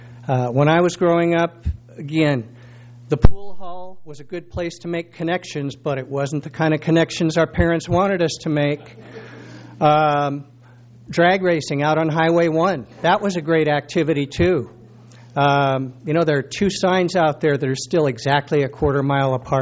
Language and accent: English; Morro Bay, California, United States; When I grew up here in Morro Bay